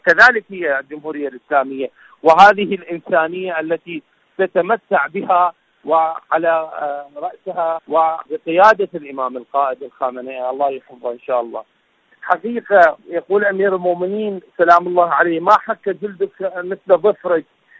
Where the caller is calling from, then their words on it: Iraq; من العراق